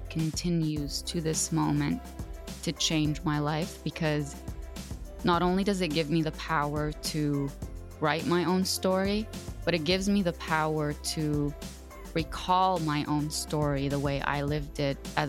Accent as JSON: {"language": "English", "country": "Lebanon", "tie": "born or raised there", "first_language": "Arabic", "second_language": "English", "lives_now": "Canada"}